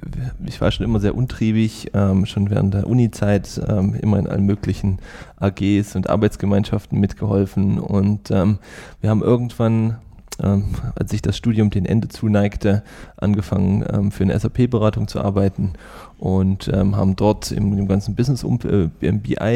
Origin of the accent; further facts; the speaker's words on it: Thuringia, Germany; Ich komme aus der Nähe von Oberhof, da wo immer Biathlon stattfindet und Skispringen und so. Und also direkt Skifahren von klein auf.